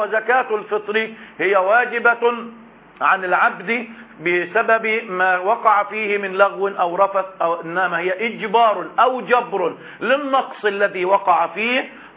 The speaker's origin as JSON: {"language": "Arabic", "country": "Egypt"}